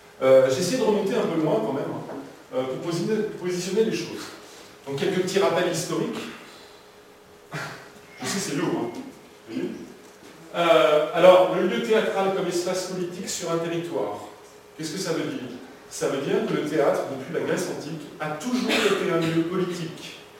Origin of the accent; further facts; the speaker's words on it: Nantes, Pays de la Loire, France; alors je suis nantais